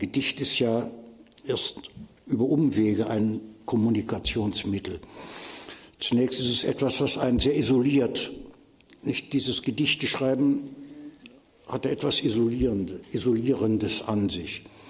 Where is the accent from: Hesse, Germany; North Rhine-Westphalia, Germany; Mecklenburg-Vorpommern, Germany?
North Rhine-Westphalia, Germany; Cologne; da war ich 17 Jahre alt und war in meinen Heimatort Köln-Delbrück zurückgekommen